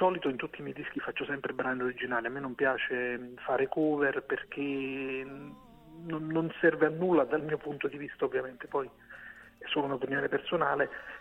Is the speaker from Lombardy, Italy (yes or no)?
no; Naples, Campania, Italy; Io da buon napoletano, come vedi.